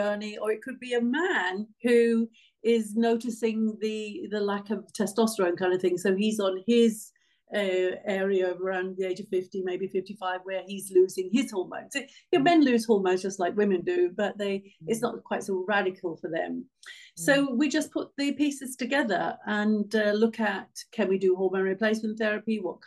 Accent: England, United Kingdom; moved away as an adult; also born or lived in Denmark; now in Lanzarote, Spain; Well, I am originally from the UK, so I am English. I think about 98% genetically English. Anyway, so but when I was 22, 23, around there, I moved to Denmark.

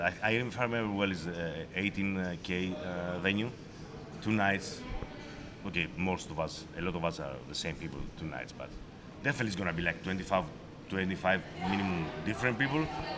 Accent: Greece; English is a second language; from Greece. Oh, I know. And I'm like, oh, okay. You know, yeah, sure, I know who you are.

